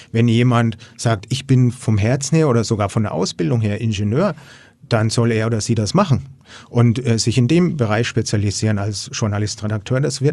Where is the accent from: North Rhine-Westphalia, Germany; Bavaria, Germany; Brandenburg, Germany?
Bavaria, Germany; Ich bin ja aus Franken, besuche in Hamburg und bin jetzt Tourist in Hamburg